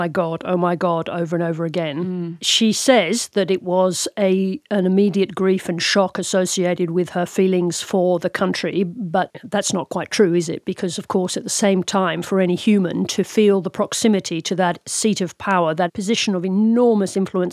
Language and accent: English; Australia; I'm Australian